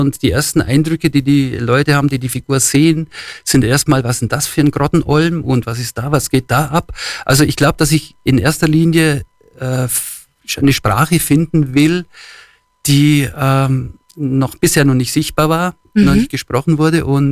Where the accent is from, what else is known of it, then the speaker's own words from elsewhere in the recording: Allgäu, Germany; Ja, ich bin im Allgäu aufgewachsen und natürlich ist das mein Kreativplatz letztendlich.